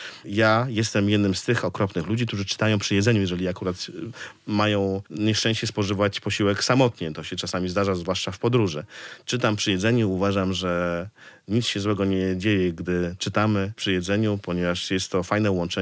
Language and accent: Polish; Białystok, Podlaskie Voivodeship, Poland; Moje dzieciństwo, które upływało w Białymstoku, ani w Warszawie.